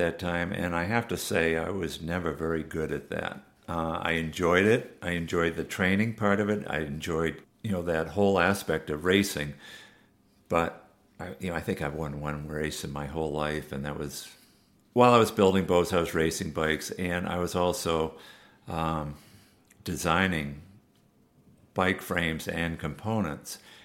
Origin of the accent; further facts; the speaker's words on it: Massachusetts, United States; I grew up in Massachusetts, and I would take trips around Massachusetts, weekend trips, and some longer trips on up to New Hampshire and all